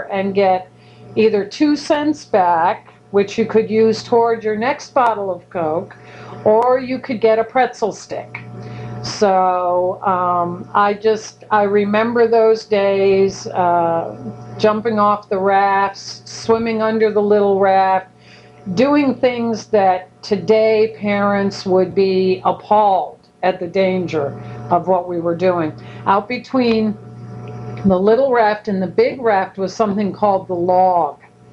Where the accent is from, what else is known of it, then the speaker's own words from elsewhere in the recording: Salisbury, Connecticut, United States; Growing up in the Lakeville-Salisbury area in the 60s and early 70s was very different from growing up there in 2013. It was a very, very safe, idyllic place to grow up.